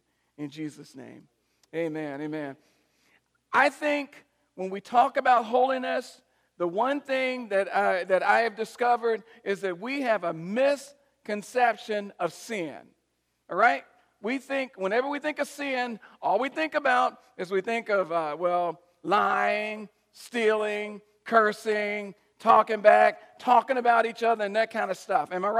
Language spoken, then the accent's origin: English; Chicago, Illinois, United States; "It's really cool to be back to Chicago. This is my home."